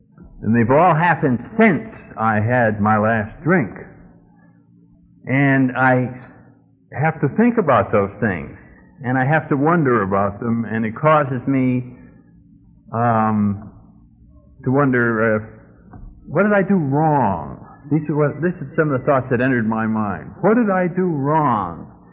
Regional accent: New England, United States; I come from New England. I was brought up a Catholic

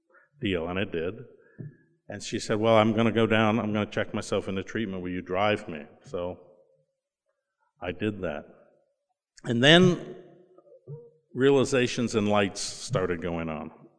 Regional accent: Florida, United States; I'm from Florida. I like warm weather, sunshine.

